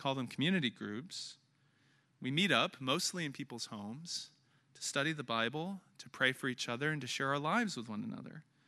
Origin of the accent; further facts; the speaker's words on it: Kansas City, Missouri, United States; For those of you who know me, you know that Kansas City is my hometown.